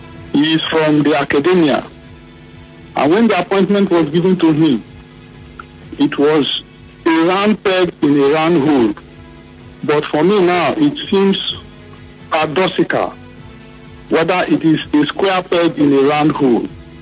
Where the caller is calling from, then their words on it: Yenagoa, Bayelsa, Nigeria; I'm calling you from Yenagoa.